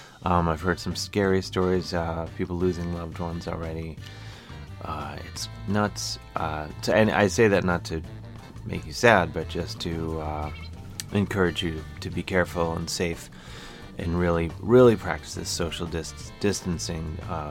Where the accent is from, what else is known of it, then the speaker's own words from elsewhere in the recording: Midwest, United States; accent: Midwestern; But I'm doing it with my Midwestern accent that operates in my voice that is like the hum of a college refrigerator.